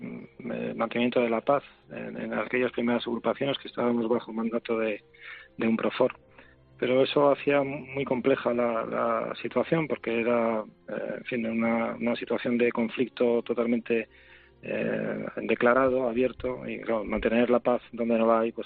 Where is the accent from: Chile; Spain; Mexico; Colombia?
Spain; porque somos españoles.